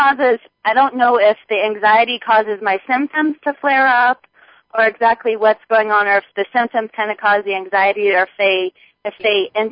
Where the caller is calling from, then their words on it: New Mexico, United States; I'm calling from New Mexico.